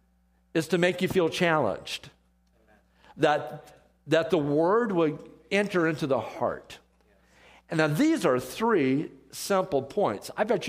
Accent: Iowa, United States; You know, I brag about Iowa, since it's my home state especially

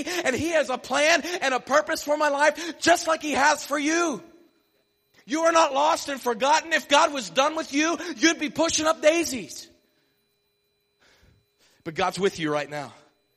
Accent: Mount Morris, Pennsylvania, United States; To this day, we still don't have a stoplight in my hometown. I'm not kidding. There's more livestock in my hometown than there are people.

